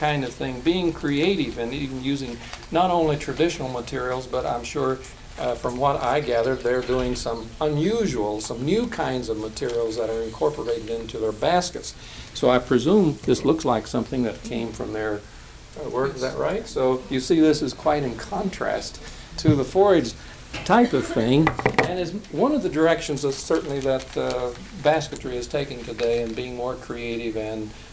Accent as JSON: {"language": "English", "town": "Elkins", "region": "West Virginia", "country": "United States", "tie": "born or raised there", "said": "this is something new to see right here in my hometown of Elkins, West Virginia."}